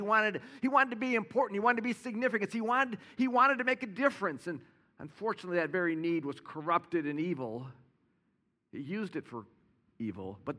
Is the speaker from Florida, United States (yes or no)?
yes; Orlando, Florida, United States; I don't know if you saw, you know, I'm from Orlando, and the terrible events the last few weeks in Orlando with the Pulse Club shooting.